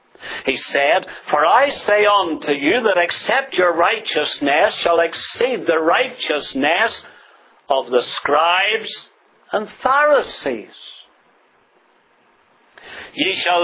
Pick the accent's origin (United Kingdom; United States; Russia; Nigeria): United Kingdom; I'm British, and I'm proud to be British. I have Canadian citizenship, and I'm proud of that also.